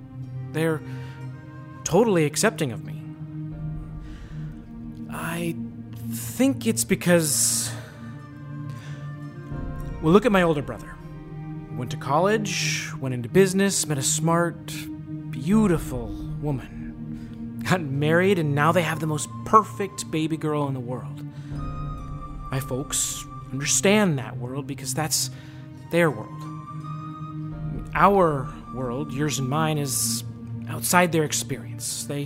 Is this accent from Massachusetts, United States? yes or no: no; San Francisco, California, United States; Fourth generation. How could you tell?